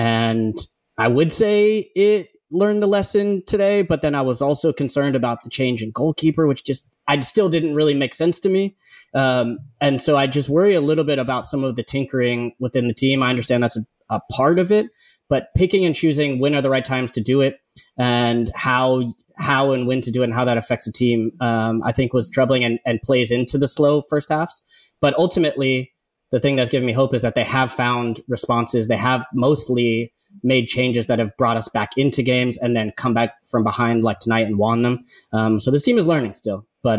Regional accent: Midwest, United States; As a Midwesterner, I can't believe it.

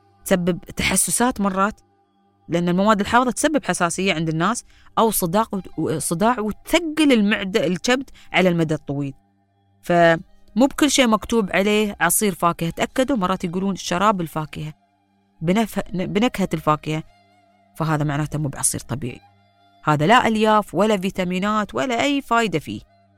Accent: United Arab Emirates; عندنا في الإمارات وفي الوطن العربي

